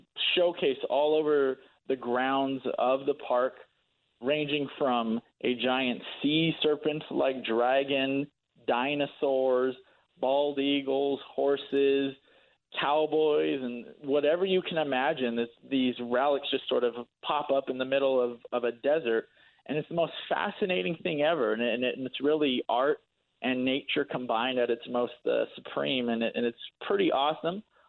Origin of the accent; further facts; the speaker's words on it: California, United States; So I really wanted to contribute myself to my home state of California and find 10 amazing places that I can boast about and post about